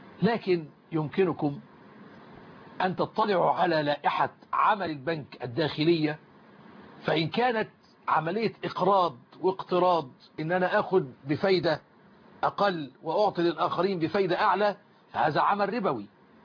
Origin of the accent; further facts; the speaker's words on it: Egypt; عندنا في مصر